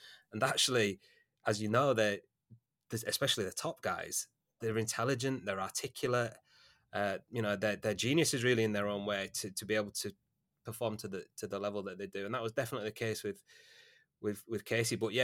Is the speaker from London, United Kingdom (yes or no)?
no; Huddersfield, Yorkshire and the Humber, United Kingdom; we're both from Huddersfield, and he was kind of a bit of a local celeb.